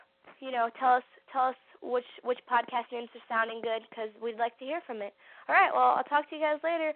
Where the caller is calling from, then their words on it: Texas, United States; I'm calling from Texas right now.